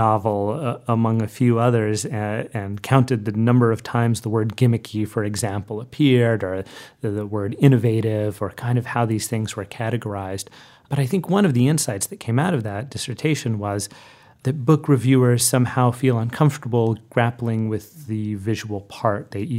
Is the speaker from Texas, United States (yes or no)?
yes; El Paso, Texas, United States; also born or lived in Austin; So that's where I'm from. I was born in Texas, in Austin, and then I grew up in El Paso, which is right on the border with Juarez, Mexico, and the desert southwest.